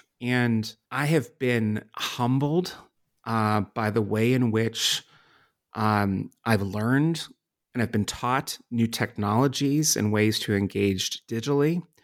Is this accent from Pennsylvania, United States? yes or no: yes; Pennsylvania, United States; the population in the center of Pennsylvania, my home state